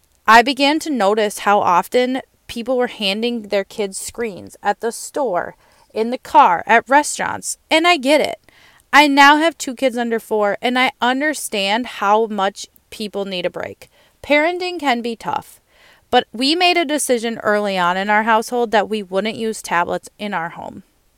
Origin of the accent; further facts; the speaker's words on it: Minnesota, United States; I grew up in Minnesota, and I still get to call it home.